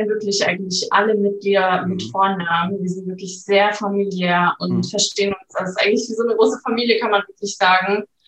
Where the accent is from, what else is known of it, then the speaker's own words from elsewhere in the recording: Flensburg, Schleswig-Holstein, Germany; ich komme aus Flensburg, bin 28 Jahre alt, besitze jetzt seit 5 Jahren ein Gym hier, also ein Fitnessstudio hier in Flensburg.